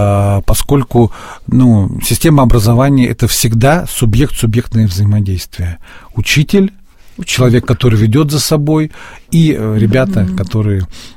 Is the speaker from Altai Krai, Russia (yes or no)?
yes; Altai Krai, Russia; я из Алтайского края, из Сибири, там часто бывают очень низкие температуры в некоторых населенных пунктах